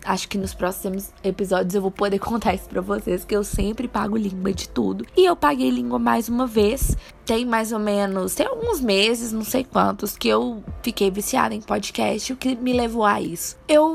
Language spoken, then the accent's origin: Portuguese; Minas Gerais, Brazil; tenho 25 anos, moro em Belo Horizonte, sou mineira, né, pelo sotaque, eu acho que deu pra perceber